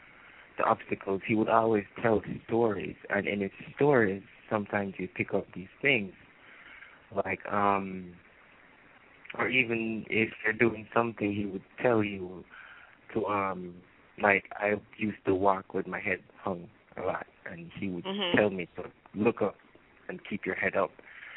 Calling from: Jamaica; from Jamaica. How you doing?

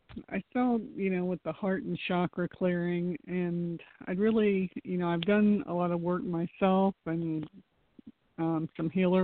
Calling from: Florida, United States; from Florida.

